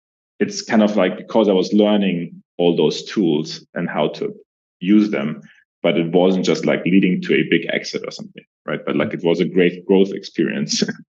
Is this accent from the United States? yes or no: no; Germany; English is a second language; moved away; also born or lived in Middle East / Southeast Asia; I'm originally from Germany, if you haven't recognized my accent already. Have been all about traveling, experiencing new cultures. I was living in the Middle East before coming to Southeast Asia. Then was in Southeast Asia for a bit.